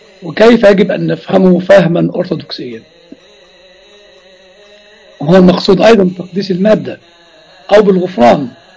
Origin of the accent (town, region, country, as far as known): Egypt